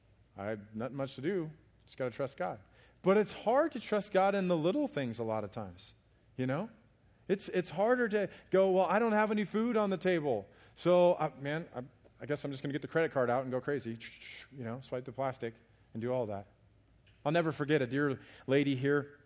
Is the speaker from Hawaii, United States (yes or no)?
no; Alaska, United States; I grew up in Alaska, y'all, so I don't know why I'm saying y'all, but I grew up in Alaska